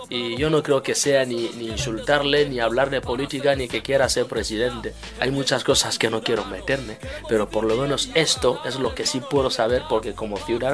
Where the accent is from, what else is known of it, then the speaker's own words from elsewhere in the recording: Equatorial Guinea; Yo soy de Guinea Ecuatorial